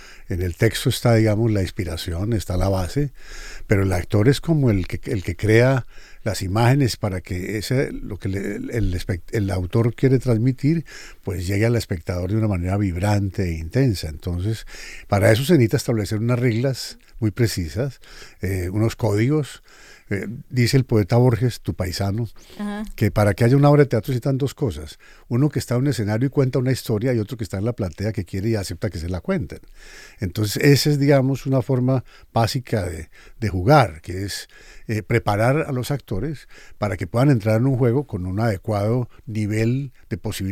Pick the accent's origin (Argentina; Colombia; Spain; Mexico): Colombia; bueno, yo soy colombiano.